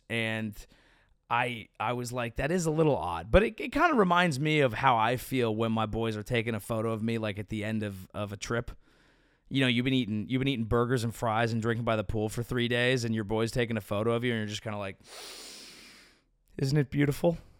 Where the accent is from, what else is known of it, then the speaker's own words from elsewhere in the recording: California, United States; I'm from the Bay Area. I'm a Giants fan.